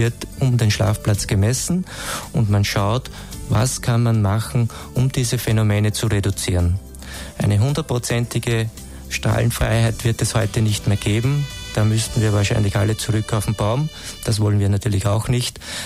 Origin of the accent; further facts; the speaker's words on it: Lower Austria, Austria; born there; ich bin aus dem Waldviertel gebürtig und da ist das noch sehr verbreitet